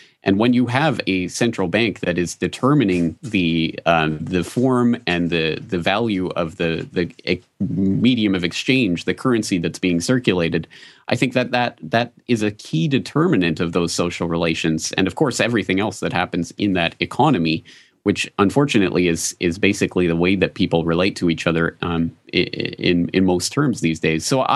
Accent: Canada; now in Japan; And it's certainly as a Canadian and as someone now in Japan, it's not something that manifests itself to that great a degree in, I think, any other culture that I've ever experienced.

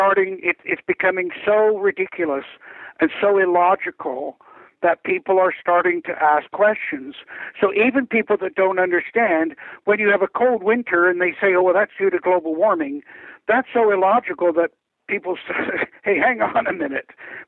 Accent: Canada; As a Canadian, you might remember

